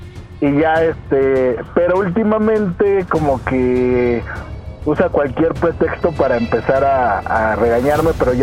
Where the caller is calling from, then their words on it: Azcapotzalco, Mexico City, Mexico; De Azcapotzalco.